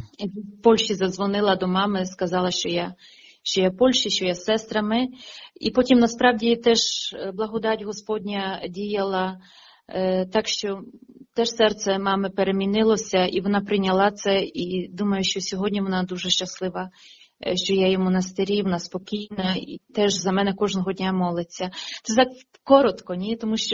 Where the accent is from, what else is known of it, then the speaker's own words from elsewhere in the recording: Berdychiv, Zhytomyr Oblast, Ukraine; так як я з Бердичева, то від дитинства допомагала отцям кармелітам, сестрам